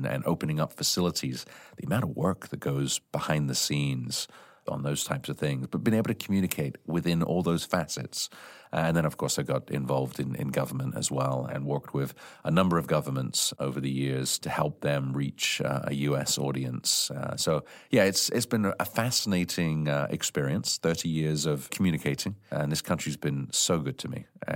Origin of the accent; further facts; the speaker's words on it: Farnborough, South East England, United Kingdom; also born or lived in Scotland; So I was born in Scotland, lived there for, a year and a half, and then immigrated to England and actually grew up just outside London. So if you know where London is... You might know where Portsmouth is. So right between there, a town called Farnborough